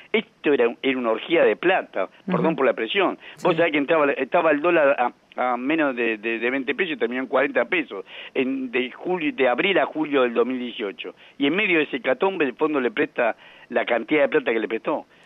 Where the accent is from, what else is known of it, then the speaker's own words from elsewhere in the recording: Tucumán, Argentina; born there; soy tucumano de nacimiento